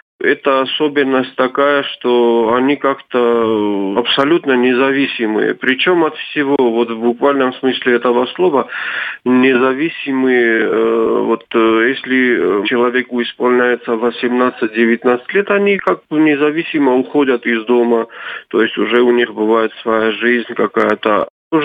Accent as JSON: {"language": "Russian", "region": "South Ossetia", "country": "Georgia", "said": "Супруга цхинвальская, так что мы вот полностью из Южной Осетии, и мы с большим удовольствием всегда приезжаем на свою родину."}